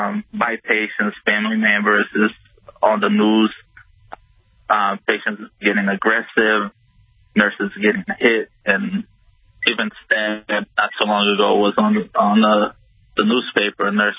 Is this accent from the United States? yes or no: yes; Florida, United States; accent: Portuguese; I'm a Brazilian background, born and raised in South Florida, though.